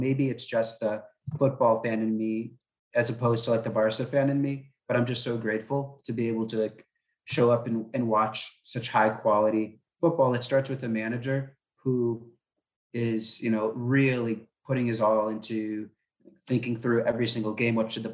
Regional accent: United States; Well, I'm an American who has nothing to lose

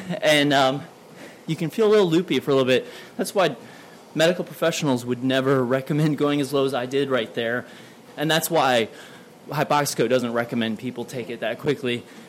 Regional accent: Loveland, Colorado, United States; I grew up in Loveland, Colorado, near Denver's altitude, about 5,000 feet. And I would go back home to try to run 5Ks there.

